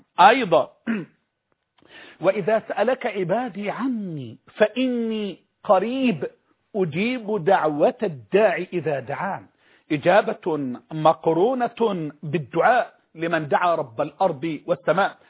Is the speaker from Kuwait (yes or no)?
no; Egypt; أنا مصري، انتمائي لبلدي، انتمائي لبلدي.